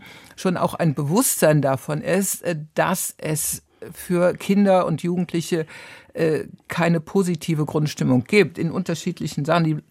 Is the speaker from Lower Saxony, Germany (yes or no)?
no; Cologne, North Rhine-Westphalia, Germany; ich bin ja aus Köln